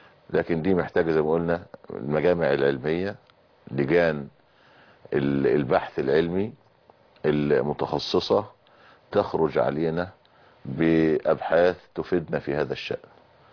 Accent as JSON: {"language": "Arabic", "country": "Egypt", "said": "معظم الاراضي عندنا في مصر"}